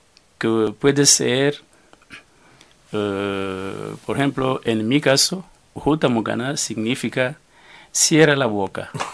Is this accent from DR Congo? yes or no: yes; DR Congo; tengo la lengua chiluba, que se habla en el centro del país, de la República Democrática del Congo, y como el sistema en mi país es que cualquier congoleño es más o menos, habla más o menos dos, tres o cuatro lenguas.